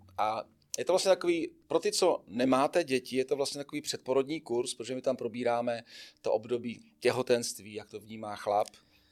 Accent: Vsetín, Zlín Region, Czechia; Je to Vsetín, no. Já jsem Valach.

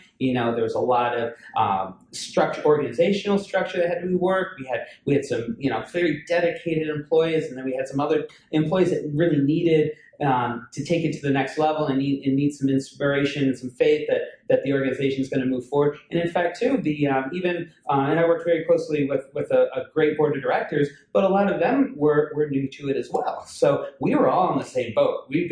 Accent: Buffalo, New York, United States; I grew up not far from Binghamton. I grew up in Western New York in the Buffalo area.

